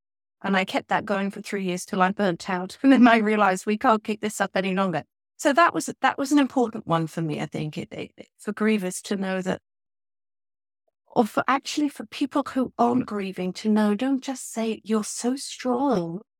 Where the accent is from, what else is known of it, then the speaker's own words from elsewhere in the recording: England, United Kingdom; No, I'm just quiet. I'm very English and I don't express my emotions out to you, but I'm dying inside.